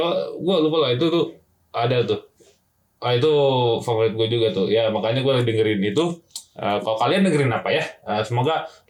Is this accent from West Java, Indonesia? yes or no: yes; West Java, Indonesia; Apalagi saya orang Sunda gitu ya.